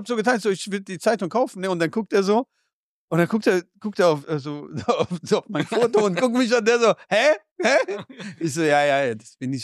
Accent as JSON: {"language": "German", "country": "Afghanistan", "said": "Oder als Afghane meinst du jetzt?"}